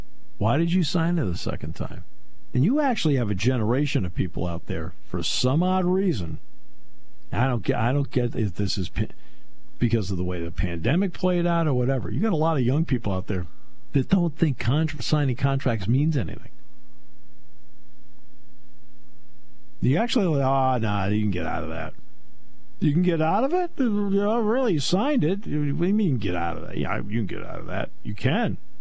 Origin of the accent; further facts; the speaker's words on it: New England, United States; I grew up in New England, okay? I know what cold is, okay?